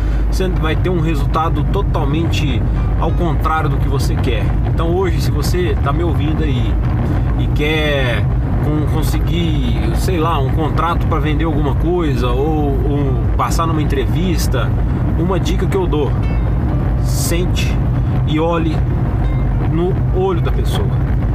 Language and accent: Portuguese; Uberlândia, Minas Gerais, Brazil; porque eu sou daqui de Uberlândia.